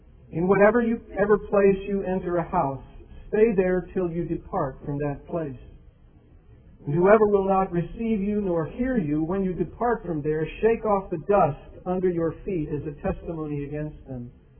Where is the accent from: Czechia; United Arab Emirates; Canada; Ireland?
Ireland; even though I'm Irish and obviously probably carry a brief for things like this